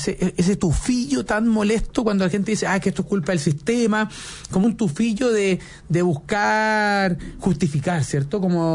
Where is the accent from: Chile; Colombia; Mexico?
Chile; San Bernardo, Santiago Metropolitan Region; yo soy de San Bernardo, entonces uno anda por esa caletera habitualmente.